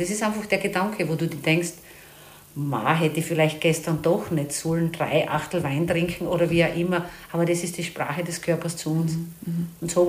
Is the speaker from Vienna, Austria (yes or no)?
no; Graz, Styria, Austria; born there; also born or lived in Salzburg / Unterpremstätten / Stahlhof; Geboren bin ich in Graz und dann sind wir in Salzburg, Unterbremstetten und dann sind wir nach Stahlhof gekommen.